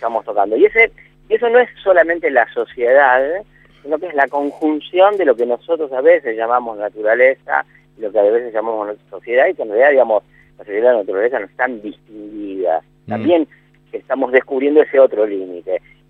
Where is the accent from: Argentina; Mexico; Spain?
Argentina; Esa es la experiencia básica de todo argentino confrontativo, como somos todos los argentinos, no son solo los porteños de esto, ¿no?